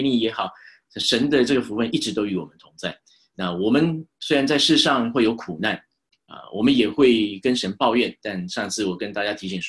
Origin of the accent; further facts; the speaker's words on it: China; 对于我们中国人来讲呢，我们常常都说举头三尺有神明嘛